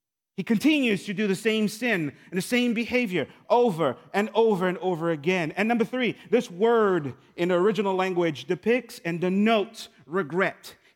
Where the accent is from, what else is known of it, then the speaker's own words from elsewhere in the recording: Louisiana, United States; there was this very famous evangelist from New Orleans. So I'm actually from Louisiana.